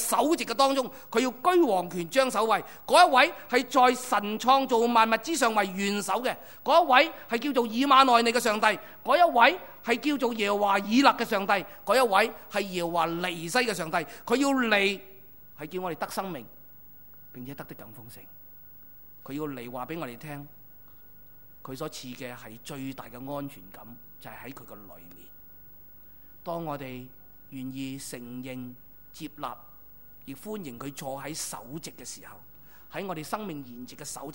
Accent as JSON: {"language": "Chinese", "country": "Hong Kong", "said": "我们香港人最容易感受到的就是倍感孤单"}